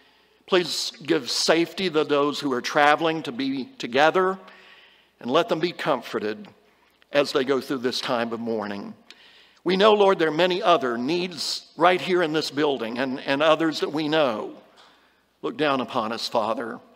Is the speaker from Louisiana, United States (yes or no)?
no; Kentucky, United States; I'm proud of the fact I'm from Kentucky. I am a Kentucky colonel